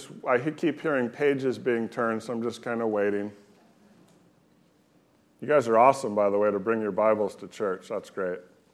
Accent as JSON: {"language": "English", "country": "United States", "said": "I'm an American, I'm a Christian."}